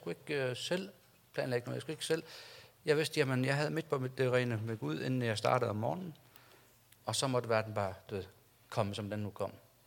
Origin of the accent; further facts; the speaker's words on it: Faroe Islands; now in Denmark; og jeg er flygtning. Jeg kommer fra Færøerne og bor i Danmark. Jeg kom inden den der flygtningestrøm.